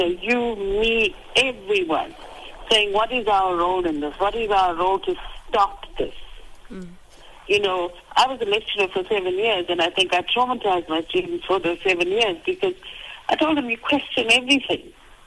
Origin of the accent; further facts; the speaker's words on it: South Africa; even as a South African, it was quite shocking